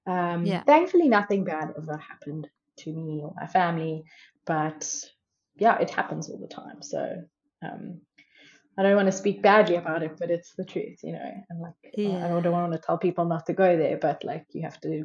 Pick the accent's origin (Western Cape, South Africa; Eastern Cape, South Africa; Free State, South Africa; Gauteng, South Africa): Gauteng, South Africa; Johannesburg; Like I grew up in Johannesburg, which is like a built up city and there's lots of trees and like parks and that kind of thing.